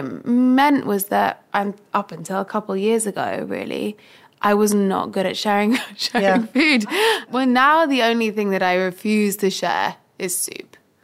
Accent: Brighton, South East England, United Kingdom; And, like, my mum grew up in Northwest London, so I grew up in Brighton.

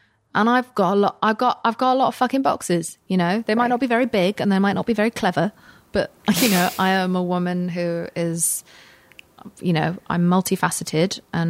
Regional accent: England, United Kingdom; But also, I am an English person and no one else there was English.

